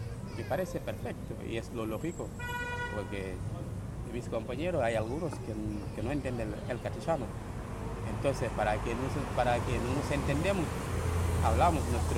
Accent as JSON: {"language": "Spanish", "country": "Senegal", "second_language": "Spanish", "said": "Todo, echo todo de menos. Si fuera por mí solo, hoy mismo no dormiría acá. Me voy directamente a Senegal y no vuelvo más."}